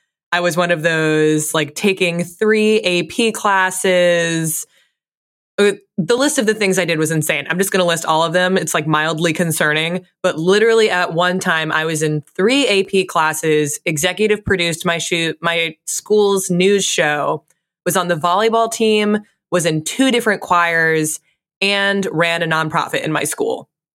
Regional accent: Fairfield, Connecticut, United States; I grew up in Fairfield, Connecticut. So a very affluent town

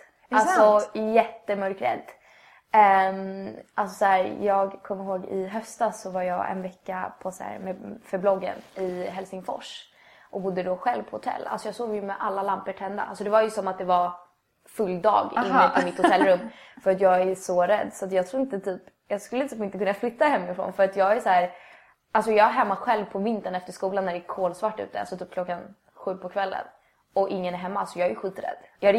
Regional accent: Stockholm, Stockholm County, Sweden; now in Stockholm, Sweden; jag är uppvuxen i Midsommarkransen. Midsommarkransen Liljeholmen. Så sen flyttade vi in till stan när jag var typ 13. Så att jag är ju inte uppväxt in i stan.

